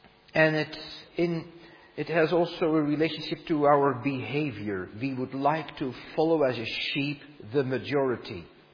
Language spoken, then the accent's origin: English; Netherlands; English is a second language; When I grew up in Holland, stores were closed.